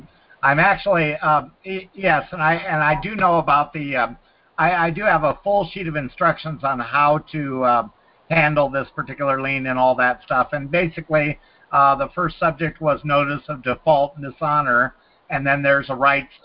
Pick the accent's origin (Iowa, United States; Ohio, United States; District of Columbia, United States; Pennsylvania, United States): Iowa, United States; I'm from Iowa.